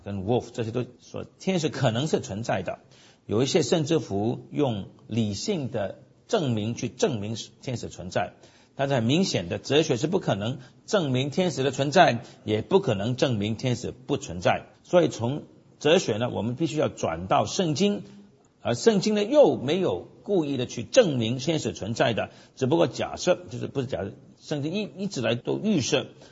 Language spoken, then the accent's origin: Chinese; China; 我们中国人讲仙，对不对啊